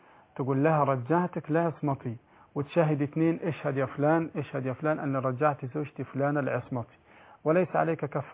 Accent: Egypt; عندنا في مصر

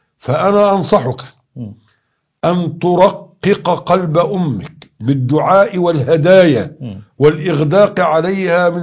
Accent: Cairo, Cairo Governorate, Egypt; عندنا في القاهرة.

